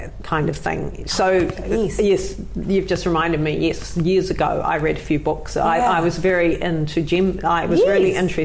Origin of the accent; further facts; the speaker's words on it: New Zealand; I'm Kiwi and all my vowels slide towards the middle.